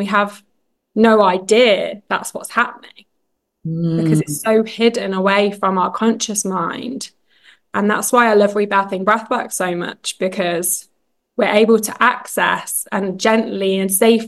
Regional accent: United Kingdom; now in Texas, United States; I'm a Brit living in Texas, going through divorce. Obviously, I'm not from here.

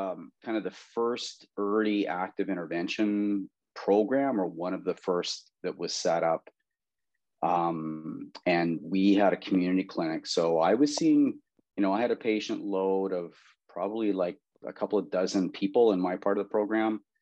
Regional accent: Saskatchewan, Canada; So I'm originally from Saskatchewan, grew up in Saskatchewan, went back out west and worked at a center.

